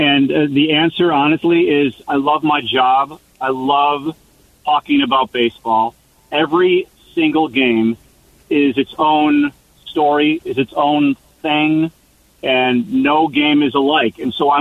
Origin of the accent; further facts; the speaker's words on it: Chicago, Illinois, United States; I'm from Chicago.